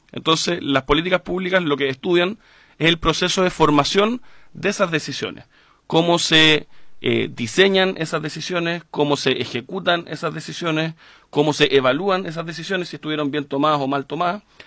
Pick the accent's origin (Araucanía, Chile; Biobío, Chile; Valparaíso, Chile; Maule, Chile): Valparaíso, Chile; Viña del Mar; porque dije soy viñamarino